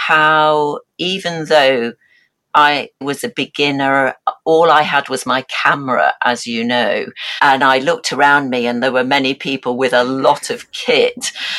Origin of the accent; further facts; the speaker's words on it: Yorkshire and the Humber, United Kingdom; I was brought up in West Yorkshire and the Pennines, where the weather is very active.